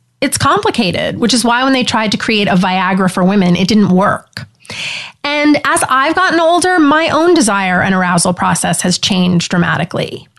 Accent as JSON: {"language": "English", "region": "New York", "country": "United States", "said": "Even though I'm a New Yorker and I love New York, so I know the answer."}